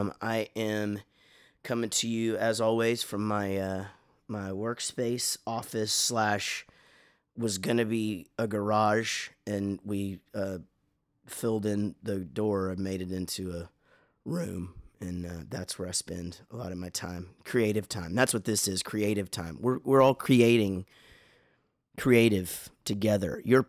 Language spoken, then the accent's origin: English; Wichita Falls, Texas, United States; who live at Lake Kickapoo, which I grew up in Wichita Falls.